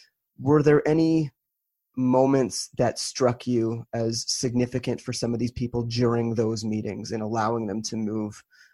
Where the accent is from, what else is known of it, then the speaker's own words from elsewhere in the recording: Canada; I'm from Canada